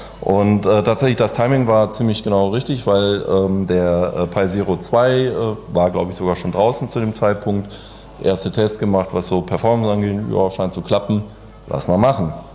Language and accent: German; Cologne, North Rhine-Westphalia, Germany; Ich komme aus Köln